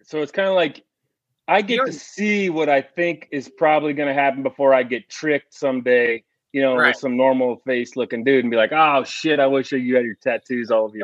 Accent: Alameda, California, United States; born there; Right I was born there. In Alameda, California, bro.

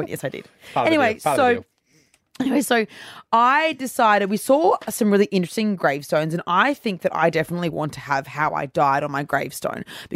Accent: Queensland, Australia; Obviously, our families, well, we're from Queensland, but Grandma was from this area.

